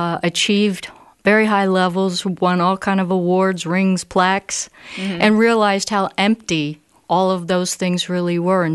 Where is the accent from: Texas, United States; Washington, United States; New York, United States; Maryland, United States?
Maryland, United States; Baltimore; As a little girl growing up in Baltimore, there were snowball stands, they called them snowballs there, on every corner.